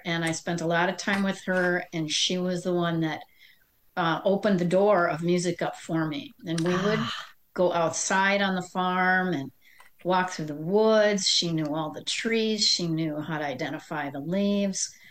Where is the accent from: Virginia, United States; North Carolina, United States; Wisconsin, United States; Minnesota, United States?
Wisconsin, United States; also born or lived in Nebraska; So, you know, I grew up in Wisconsin. So, you know, you kind of take for granted all the beauty, unless you move away.